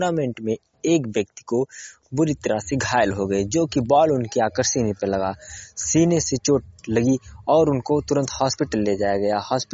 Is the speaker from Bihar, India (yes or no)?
no; Ambedkar Nagar, Uttar Pradesh, India; अंबेडकर नगर का रहने वाला हूँ।